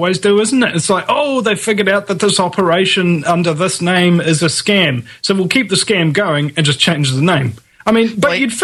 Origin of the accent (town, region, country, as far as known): New Zealand; born or raised there